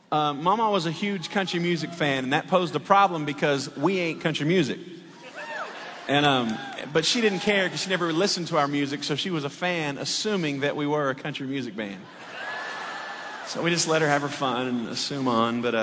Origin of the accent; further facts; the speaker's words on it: Texas, United States; moved away as an adult; But I grew up in Texas and moved to Florida to work in a church right out of high school.